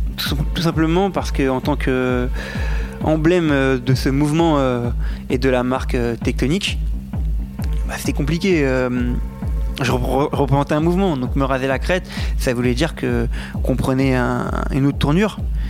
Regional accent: France; Enfin, les Français, je vous kiffe, hein, je suis français, hein, fort

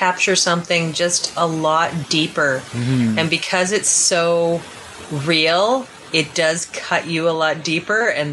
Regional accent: Canada; Look, we're Canadian. And we're a little bit embarrassed.

